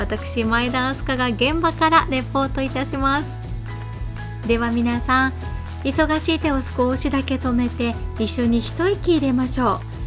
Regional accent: Kanazawa, Ishikawa, Japan; 金沢生まれ金沢育ちの私が、

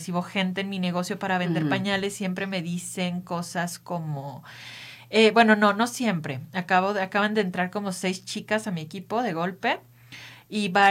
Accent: Xalapa, Veracruz, Mexico; now in Torreón, Mexico; Yo amo el café, yo soy de Jalapa. Las calles en Jalapa huelen a café todo el tiempo.

